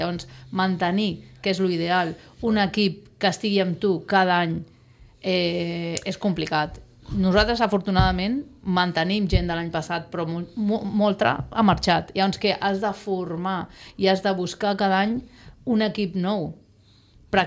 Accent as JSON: {"language": "Catalan", "town": "Sant Boi", "region": "Catalonia", "country": "Spain", "lives_now": "Sitges, Spain", "said": "perquè jo sóc de Sant Boi, no sóc d'aquí"}